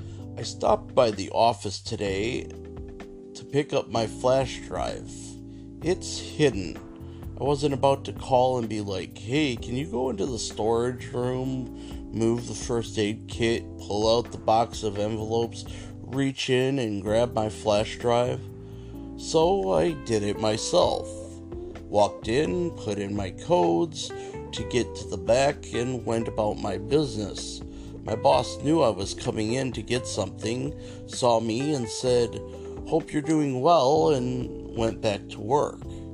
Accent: Ohio, United States; born there; I'm half Mexican, half white. I was born in Ohio, and my parents were born in Ohio, regardless of me being of Mexican descent, and that I was born here in America.

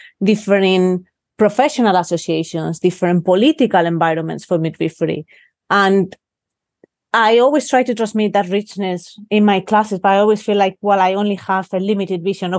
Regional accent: Spain; English is a second language; moved away as an adult; now in Aberdeen, United Kingdom; I'm not originally from Aberdeen, as everyone can guess from my accent. So my education as a midwife was in Spain, where I did my nursing degree, and then I became a midwife. And shortly after I finished my education there, I moved to the UK.

